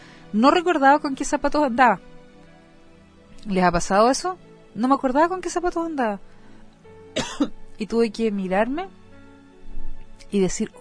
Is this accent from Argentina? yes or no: no; Concepción, Biobío, Chile; Oye, somos de Concepción. Ustedes saben la percepción que tienen de nosotros, ¿eh?